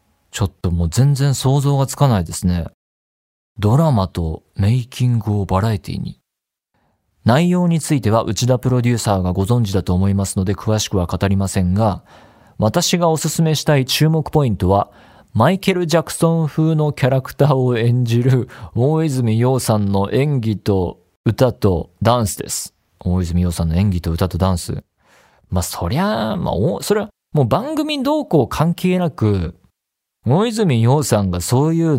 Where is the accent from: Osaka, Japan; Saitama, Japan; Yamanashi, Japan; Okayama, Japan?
Osaka, Japan; 私は大阪生まれ、大阪育ちの人間なのですが